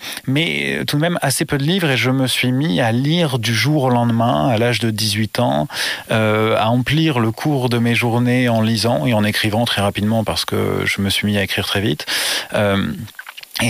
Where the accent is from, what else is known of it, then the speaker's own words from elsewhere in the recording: Amiens, Hauts-de-France, France; Non, je suis originaire d'Amiens et je suis devenu hockeyeur par tropisme familial